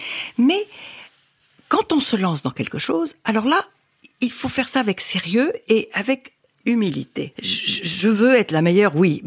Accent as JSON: {"language": "French", "country": "Morocco", "tie": "born there", "said": "Je suis née au Maroc parce que mon père, qui était ingénieur agronome, avait reçu un job"}